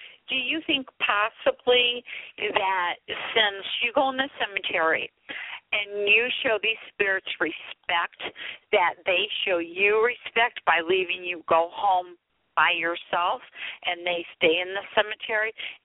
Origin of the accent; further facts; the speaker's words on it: Pennsylvania, United States; I know, where I grew up in Pennsylvania, like when somebody died, we were always the funeral homes and stuff like that.